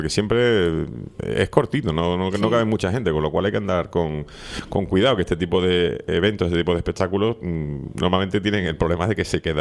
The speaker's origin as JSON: {"language": "Spanish", "town": "Seville", "region": "Andalusia", "country": "Spain", "said": "yo soy sevillano, ¿no?"}